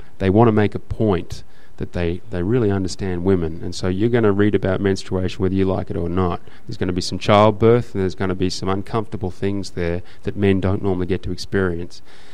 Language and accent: English; Australia; And it bothers me as an Australian that, you know, when people from outside Australia think of Australia, it's usually in stereotypes.